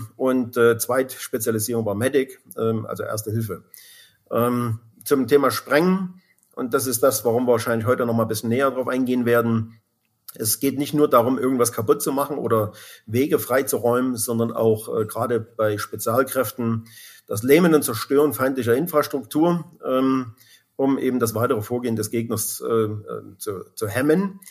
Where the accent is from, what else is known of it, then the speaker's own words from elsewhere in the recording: Thuringia, Germany; born there; Ja, also ich bin im Osten geboren, in Thüringen. Und zur Wende war ich genau 18 Jahre alt.